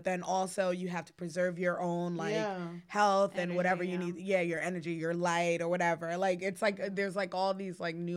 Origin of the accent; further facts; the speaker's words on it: The Bronx, New York, United States; I'm from the Bronx. I had a real strong accent before I went to college. Like it still peeks out in some words like Hazug.